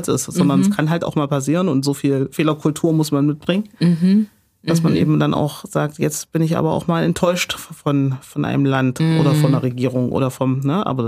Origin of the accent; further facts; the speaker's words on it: Thuringia, Germany; accent: Thuringian; mit meinem perfekten Thüringer Dialekt